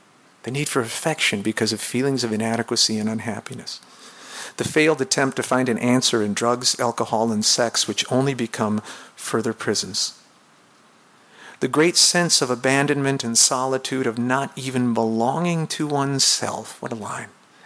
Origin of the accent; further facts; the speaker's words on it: Venezuela; I grew up in Venezuela, or at least for 5 years of my life was in Venezuela.